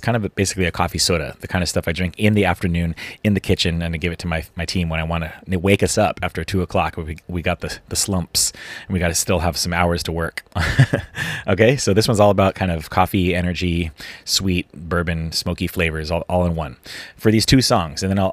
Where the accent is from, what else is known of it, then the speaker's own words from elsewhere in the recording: Missouri, United States; born there; I was born in Missouri, so I'm going to do some long overnight braised pork butt